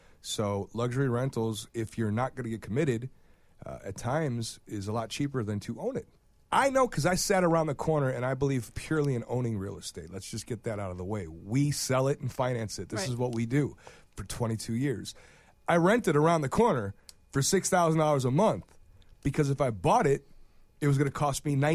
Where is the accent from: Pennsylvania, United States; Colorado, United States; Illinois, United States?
Illinois, United States; Chicago; it's totally fine because it's an exciting project, and we're from Chicago.